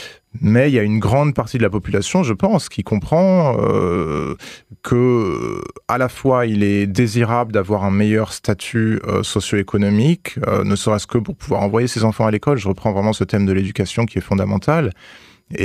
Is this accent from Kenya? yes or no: yes; Kenya; Chez nous, au Kenya